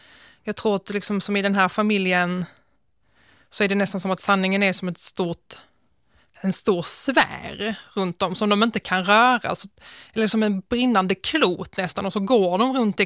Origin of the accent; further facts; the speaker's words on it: Malmö, Skåne, Sweden; also born or lived in Nötesjö; Jag växte upp i en miljö som, alltså till naturen, liknar Solgårda utanför Svedala, som heter Nötesjö, en liten by. Och sen så flyttade jag in till Malmö när jag var 5 år gammal ungefär.